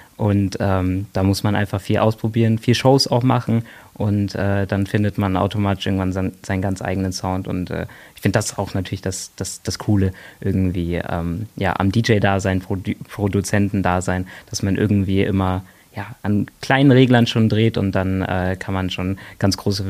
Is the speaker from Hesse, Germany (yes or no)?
no; Bonn, North Rhine-Westphalia, Germany; als Bonner und der hier in der Region aufgewachsen ist